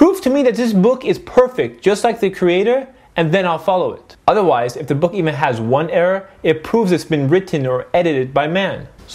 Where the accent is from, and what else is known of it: United States; born or raised there